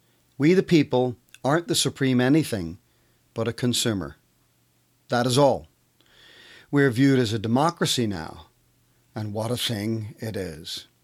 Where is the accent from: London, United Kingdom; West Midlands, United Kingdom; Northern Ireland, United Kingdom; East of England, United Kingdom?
Northern Ireland, United Kingdom; now in United States; I cared for those who had hardened themselves into the violent voice of the tribe while growing up in Northern Ireland.